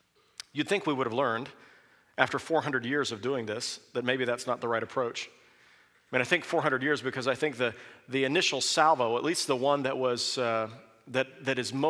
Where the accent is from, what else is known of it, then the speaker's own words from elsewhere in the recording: Kansas, United States; Growing up in Kansas, it was the State Board of Education that first introduced me to this notion.